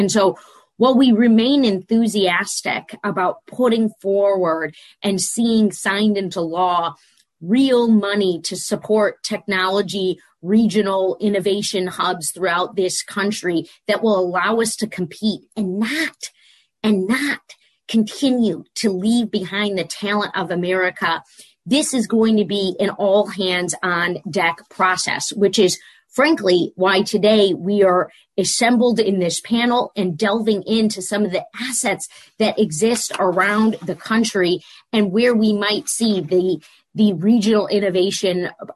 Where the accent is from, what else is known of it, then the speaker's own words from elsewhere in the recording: Michigan, United States; this is what we have shown time and time again in my home state of Michigan